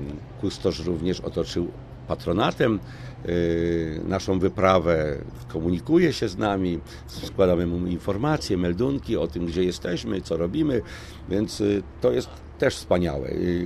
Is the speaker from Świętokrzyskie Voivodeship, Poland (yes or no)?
yes; Kielce, Świętokrzyskie Voivodeship, Poland; aczkolwiek pochodzę z Kielc, czyli niedaleko stąd.